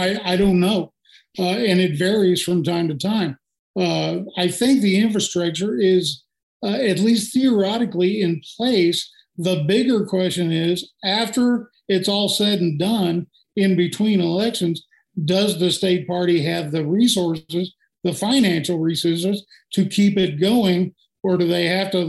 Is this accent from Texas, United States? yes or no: yes; Houston, Texas, United States; born there; I was born in Houston.